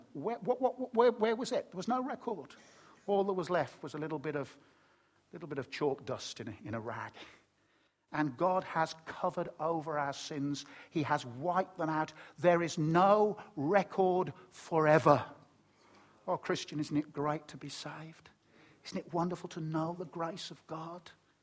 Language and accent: English; Birmingham, West Midlands, United Kingdom; accent: Brummie; When I was a little boy growing up in Birmingham, you worked out I was a Brummie, didn't you?